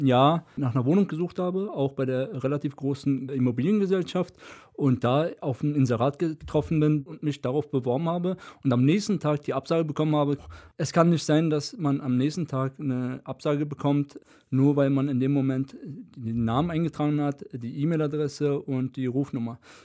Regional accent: Berlin, Germany; born there; Ich bin in Berlin geboren. Ich lebe seit 35 Jahren in Berlin und ich will weitere 35 Jahre in Berlin leben.

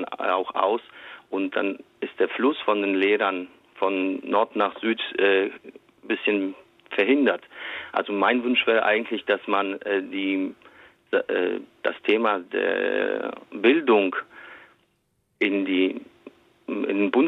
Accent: Poland; moved away as an adult; now in Germany; Ich komme aus Polen ursprünglich, habe ja auch dort Abi gemacht

